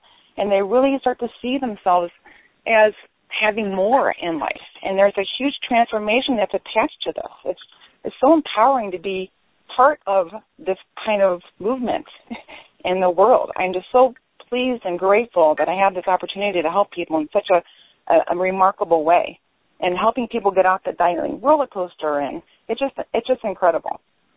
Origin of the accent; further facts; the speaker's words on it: Cleveland, Ohio, United States; the medical capital of the world, which is Cleveland, my hometown